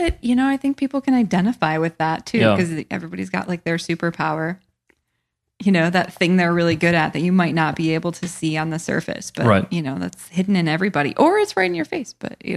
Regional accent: Michigan, United States; I'm from Michigan. I kind of understand.

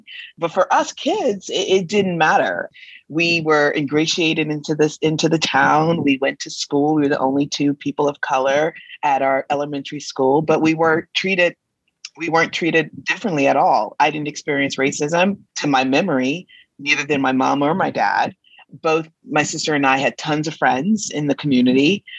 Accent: Los Angeles, California, United States; also born or lived in Oakland / South Pasadena; I'm from Los Angeles. I'm a West Coast person, born and raised. We lived in the Bay Area, lived in South Pasadena, and then moved to LA proper when I was in the third grade.

